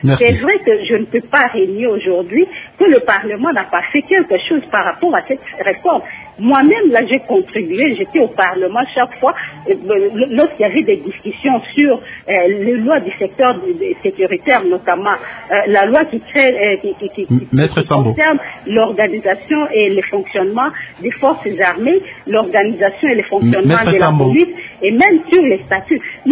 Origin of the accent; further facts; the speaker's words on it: DR Congo; en tant que Congolais